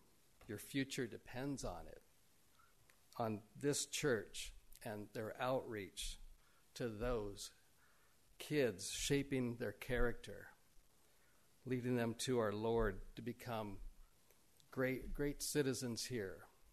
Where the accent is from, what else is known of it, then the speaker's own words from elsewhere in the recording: Portland, Oregon, United States; moved away as an adult; now in Oro Valley, United States; podunk town of Portland, Portland, Oregon, known for community functions like 100 Nights of Antifa. My hometown, where I lived for 60 years, my hometown is not a hometown anymore.